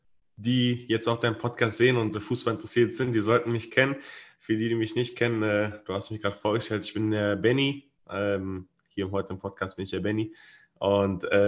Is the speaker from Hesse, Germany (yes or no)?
no; Cologne, North Rhine-Westphalia, Germany; bin ich in Leverkusen zur Schule gegangen, habe aber noch in Porz gewohnt, in Köln, und bin dann jeden Morgen mit der Bahn, Bus und Bahn zur Schule gefahren.